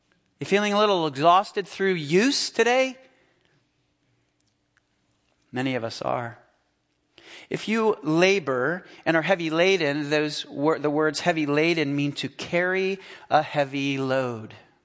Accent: Philadelphia, Pennsylvania, United States; When I was a kid growing up in the Philadelphia area, my grandmother lived on a small island just north of Atlantic City called Brigantine.

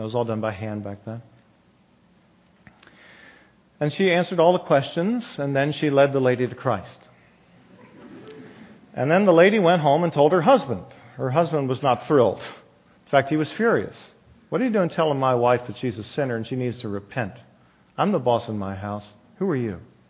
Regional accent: Leesburg, United States; I was from Leesburg. It's a small farm town.

